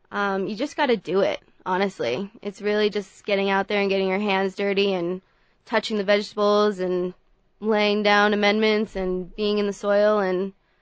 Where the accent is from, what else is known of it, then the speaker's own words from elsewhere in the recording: Maine, United States; I'm from Maine originally.